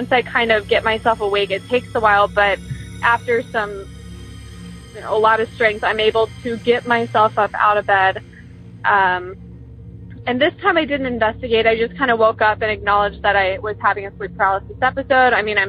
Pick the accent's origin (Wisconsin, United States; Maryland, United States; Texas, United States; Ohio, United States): Ohio, United States; Columbus; Also, I'm from Columbus, Ohio.